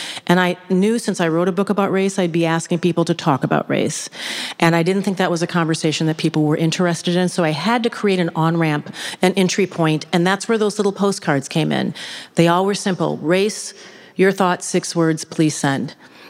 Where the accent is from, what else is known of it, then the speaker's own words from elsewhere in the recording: Minneapolis, Minnesota, United States; growing up in Minneapolis in a working class neighborhood in the South Side, in a community where a lot of people didn't have air conditioning.